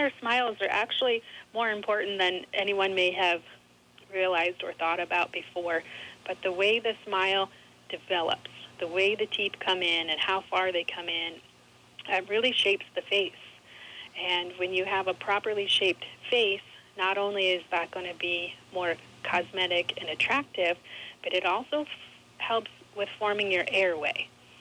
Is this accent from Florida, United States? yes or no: no; Sioux Falls, South Dakota, United States; I grew up here in Sioux Falls